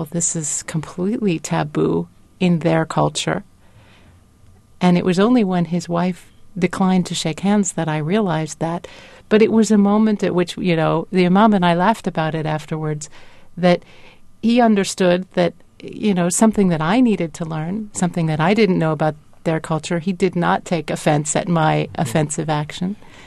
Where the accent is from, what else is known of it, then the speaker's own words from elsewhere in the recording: United States; it definitely put a different face on my watching this as an American